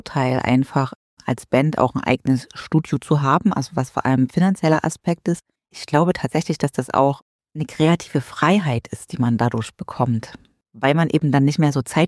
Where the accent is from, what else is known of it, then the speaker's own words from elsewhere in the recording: Chemnitz, Saxony, Germany; Ich komme ja aus Chemnitz